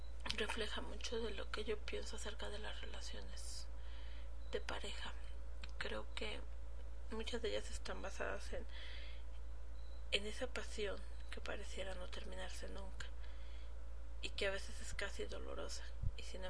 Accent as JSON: {"language": "Spanish", "country": "Mexico", "said": "en mi país, en México, se celebra el 15 de septiembre"}